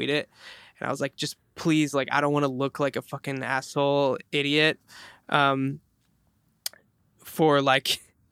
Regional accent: Cleveland, Ohio, United States; I was at a wedding in my hometown in Cleveland

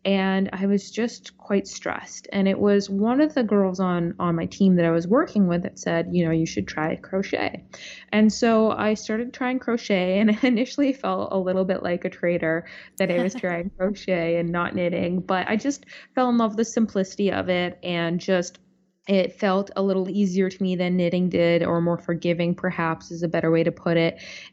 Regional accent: Toronto, Ontario, Canada; when I was growing up in Toronto, my mom was actually a knitting instructor at a local yarn shop in the city.

